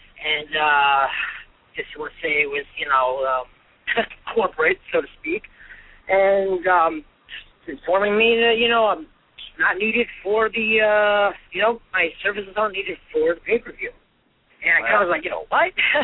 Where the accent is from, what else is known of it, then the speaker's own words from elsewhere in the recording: New York, United States; I mean, New York's my hometown.